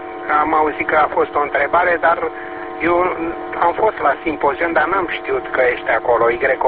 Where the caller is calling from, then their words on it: Bucharest, Romania; din București.